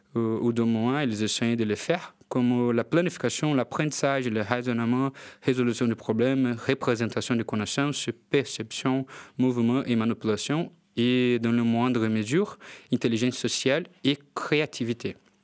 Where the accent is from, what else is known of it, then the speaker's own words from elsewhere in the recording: Brazil; je suis brésilien